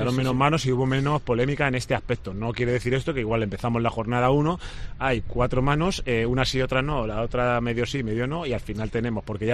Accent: Spain; Y ahí el corazón a nosotros nos dice que como españoles no la vemos tan mano como la puede haber un alemán.

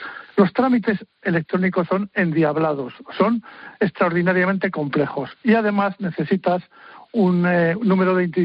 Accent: Miranda de Ebro, Castile and León, Spain; tuve que peregrinar por las delegaciones de Madrid, de Burgos, de Miranda de Ebro, mi ciudad natal

